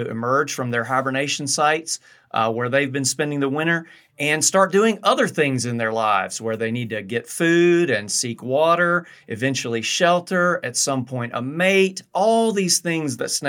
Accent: Raleigh, North Carolina, United States; I grew up in Raleigh.

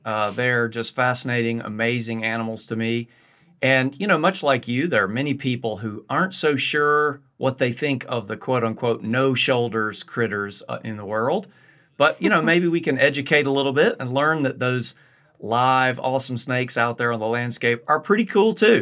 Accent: Raleigh, North Carolina, United States; I grew up in Raleigh.

